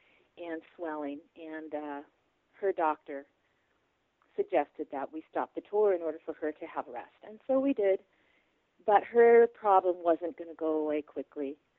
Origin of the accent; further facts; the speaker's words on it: Los Angeles, California, United States; because I'm from Los Angeles, so all my family came out to the club